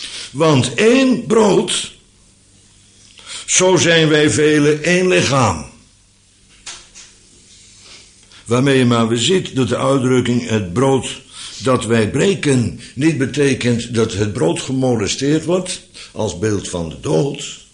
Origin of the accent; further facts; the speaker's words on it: Netherlands; Ja, het wordt kliederen, daarom heb ik er ook een hekel aan, maar ik ben ook een Nederlander.